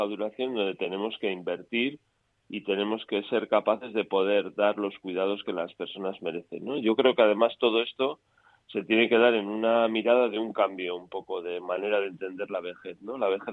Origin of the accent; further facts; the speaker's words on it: San Sebastián, Basque Country, Spain; y también yo soy vasco de Donosti, pues de Euskadi también, ¿no?, y de todo el Estado.